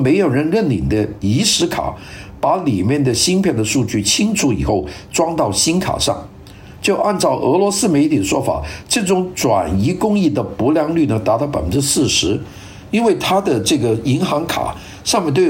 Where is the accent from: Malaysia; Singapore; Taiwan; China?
China; 我们中国人讲的轻舟已过万重山